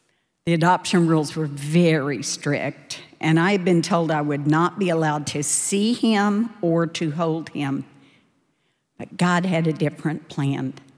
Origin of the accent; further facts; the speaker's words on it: Dallas, Texas, United States; I grew up in Dallas in a really wonderful but imperfect family.